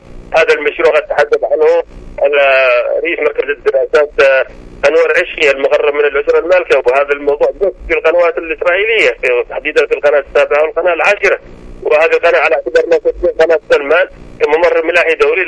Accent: Aden, Yemen; نحن من أبناء هذه المحافظات، تحديدا محافظة عدن. نحن رغم أنني أنتمي إلى محافظة أبيان، ولكن أنا عشت وربيت في محافظة عدن

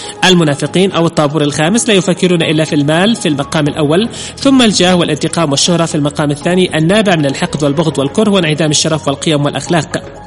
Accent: Yemen; لقد أصبحنا كيمنيين الآن في مفترق طرق

